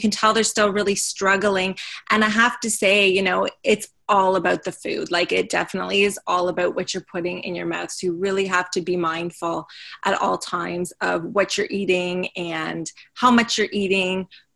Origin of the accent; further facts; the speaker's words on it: Grimsby, Ontario, Canada; now in Toronto, Canada; I'm from Grimsby, Ontario, and I live in Toronto, Ontario.